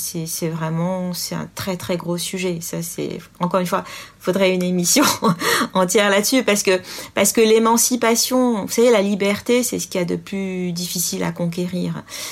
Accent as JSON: {"language": "French", "country": "France", "said": "Moi, je suis française avant tout."}